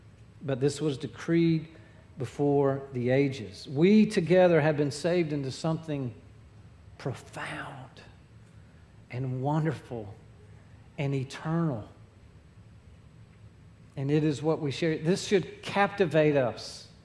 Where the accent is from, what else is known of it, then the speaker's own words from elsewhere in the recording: the South, United States; And our experience previous growing up in the South was you could find your fellowship circle down to the nth degree.